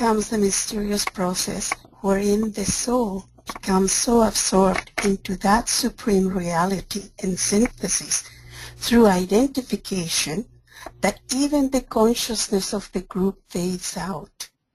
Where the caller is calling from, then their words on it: Victoria, British Columbia, Canada; I am in Victoria, Canada.